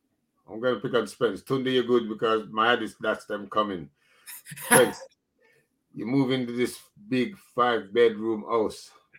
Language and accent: English; Jamaica; I grew up in Jamaica